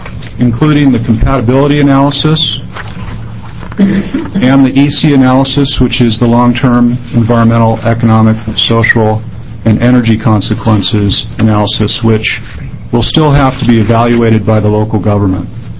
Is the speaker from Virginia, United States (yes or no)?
no; Oregon, United States; I'm a businessman from Hood River County.